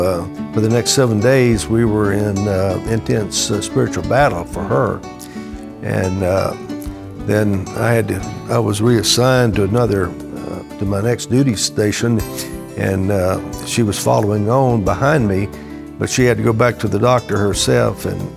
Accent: San Antonio, Texas, United States; This is my wife … We're from San Antonio, Texas.

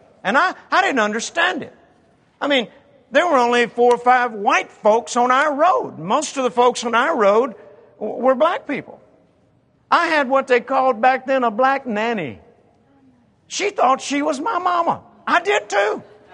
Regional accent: Mississippi, United States; See, I grew up in the 50s, and I was born in Mississippi, one of the most racist states in the nation. When I was born, 1946, and growing up there in the early the 40s and early 50s

